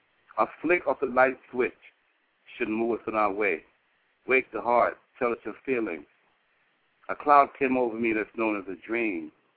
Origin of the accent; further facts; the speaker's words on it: New York City, New York, United States; We come from New York City. Been to all the boroughs.